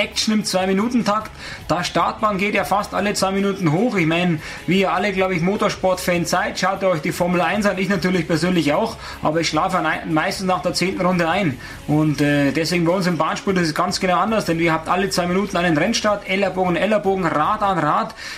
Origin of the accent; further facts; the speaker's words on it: Pfaffenhofen, Bavaria, Germany; Ich bin ja früher aufgewachsen in Pfaffenhofen, habe auch gute sowie auch schlechte Zeiten in Pfaffenhofen gehabt